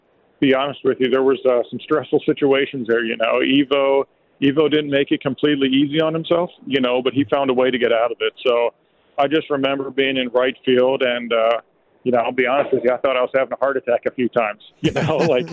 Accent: Pennsylvania, United States; Growing up in Pennsylvania is a little more country. You know, I'm not a big city boy.

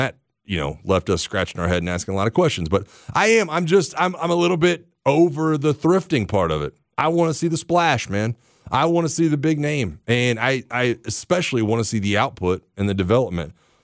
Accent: Florida, United States; A lot of good things going on down there, and I was from Florida.

